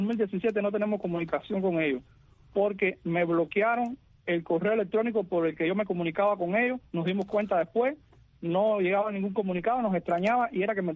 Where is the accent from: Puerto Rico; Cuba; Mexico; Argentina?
Cuba; somos cubanos también